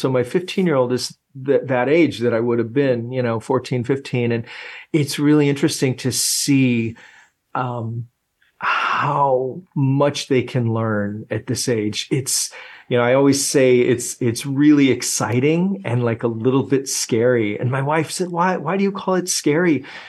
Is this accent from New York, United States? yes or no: no; Indiana, United States; growing up in Northwest Indiana and having the South Shore train just take you right into the heart of the city was one of my most favorite things to do.